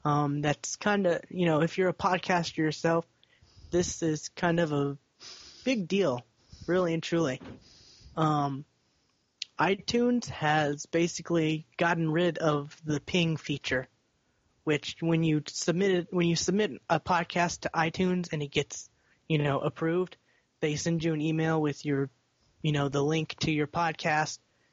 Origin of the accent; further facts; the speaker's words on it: the South, United States; We're from the South, no.